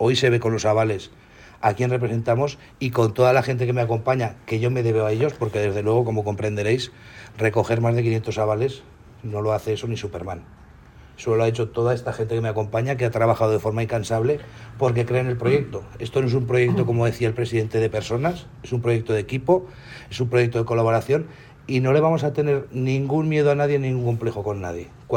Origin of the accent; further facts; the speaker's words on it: Aragon, Spain; yo mismo vengo de Guadalajara-Balambre, de la otra punta de Aragón.